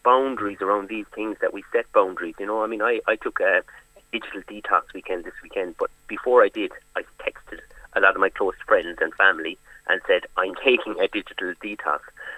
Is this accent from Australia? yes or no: no; Ireland; as I say, we, especially as Irish, we're very aware of kind of like, I better not say anything because I don't want to hurt their feelings